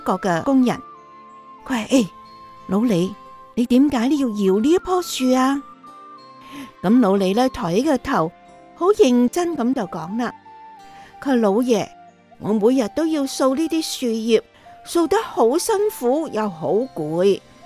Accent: China; 朋友，我们中国人有一句说话说，人无远虑必有近忧。

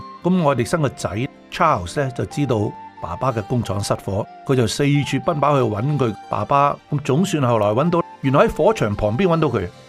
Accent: Hong Kong; 但系细个喺香港读书

